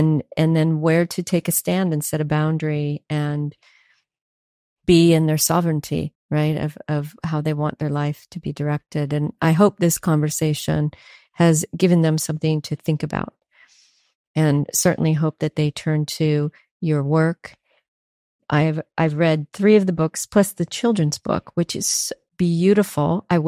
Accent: United Kingdom; born there; I am a Brit by birth. I'm half British

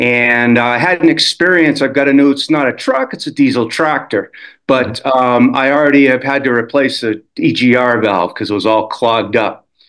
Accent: Bennett, Colorado, United States; I'm from Bennett, Colorado, just east of Denver.

